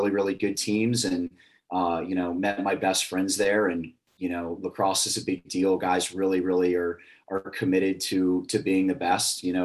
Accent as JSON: {"language": "English", "town": "Richmond", "region": "Virginia", "country": "United States", "tie": "born or raised there", "said": "I grew up in Richmond and went to school in Charlottesville, and I've always loved the beach."}